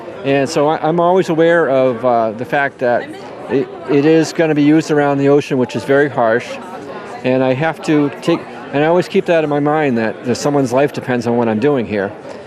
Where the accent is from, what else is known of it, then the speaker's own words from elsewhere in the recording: New England, United States; Me being an American, my influence being from New England